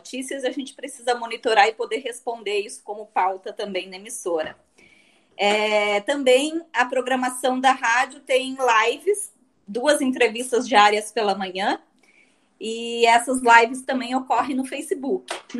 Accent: Santa Catarina, Brazil; falando aqui então da divisa de Santa Catarina e Rio Grande do Sul, eu sou catarinense e atuando mais em solo gaúcho

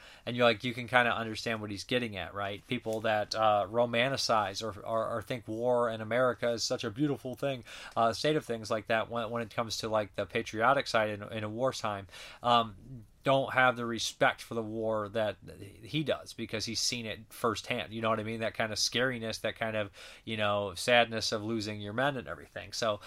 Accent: Massachusetts, United States; which was filmed in my home state of Massachusetts. In fact, the scenes where he went to see his brother, Charles Durning, were shot in my old neighborhood.

